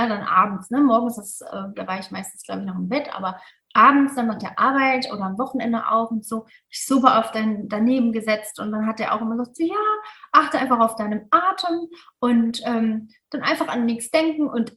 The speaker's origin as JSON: {"language": "German", "town": "Mainz", "region": "Rhineland-Palatinate", "country": "Germany", "said": "wir sind aus Mainz eigentlich und Tram-Trabach ist eine Stunde entfernt."}